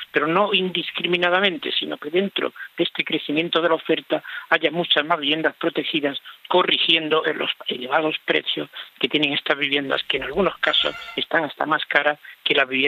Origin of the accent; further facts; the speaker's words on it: Motril, Andalusia, Spain; lo he visto en mi pueblo, en Motril, este verano que estuve